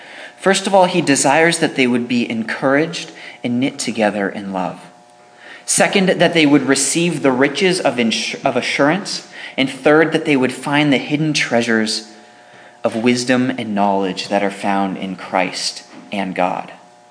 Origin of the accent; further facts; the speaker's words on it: California, United States; I was growing up in California in a completely different area.